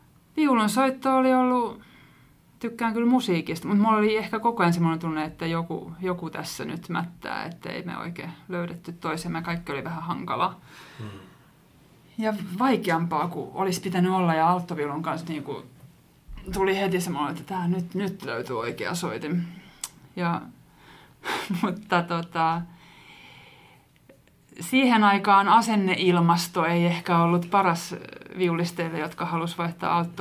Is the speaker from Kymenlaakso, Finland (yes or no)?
yes; Kotka, Kymenlaakso, Finland; Siis mä tuun Kotkasta, missä ei hirveästi ollut esimerkkejä alttoviulisteista.